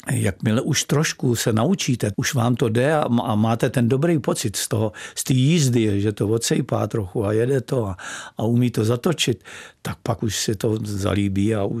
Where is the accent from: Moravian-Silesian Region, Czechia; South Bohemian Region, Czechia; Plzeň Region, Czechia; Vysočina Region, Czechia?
South Bohemian Region, Czechia; Střezimíř; Já jsem vyrůstal ve Střezimíři a tam jsme měli kopce hned za barákem.